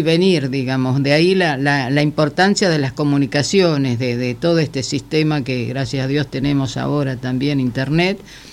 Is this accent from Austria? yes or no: no; Chaco, Argentina; also born or lived in Santa Cruz; como decíamos allá en el sur, yo soy chaqueña, pero santacruceña por adopción, amo esa tierra